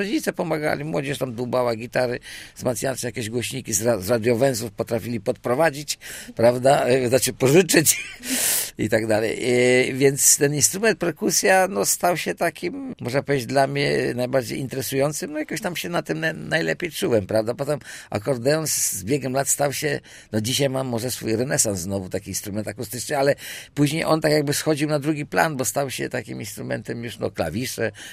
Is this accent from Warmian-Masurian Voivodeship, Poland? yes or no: no; Starogard Gdański, Pomeranian Voivodeship, Poland; now in Słupsk, Poland; Jakkolwiek urodziłem się w Starogardzie Gdańskim i tam do matury tam przebywałem. Przyjechałem tutaj do Słupska na studia